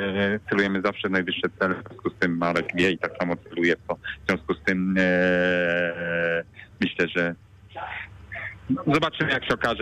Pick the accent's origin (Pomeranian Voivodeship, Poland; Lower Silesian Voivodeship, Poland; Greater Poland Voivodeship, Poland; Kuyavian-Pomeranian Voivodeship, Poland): Greater Poland Voivodeship, Poland; Jako Wielkopolanin zawsze temu klubowi kibicowałem, tak jak zresztą innym klubom w Wielkopolsce.